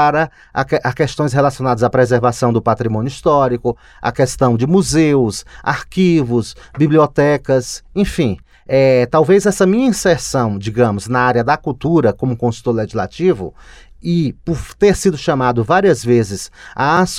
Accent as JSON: {"language": "Portuguese", "town": "Fortaleza", "region": "Ceará", "country": "Brazil", "tie": "born there", "said": "Eu nasci em Fortaleza, no ano de 1962. Fortaleza, estado do Ceará. Terra de Alencar."}